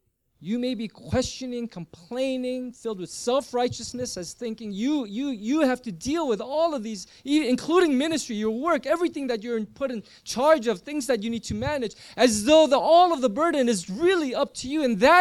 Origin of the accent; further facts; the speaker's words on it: Komarno, Nitra Region, Slovakia; English is a second language; And there I would wait about 2 more hours before I would finally make it to my hometown of Komarno.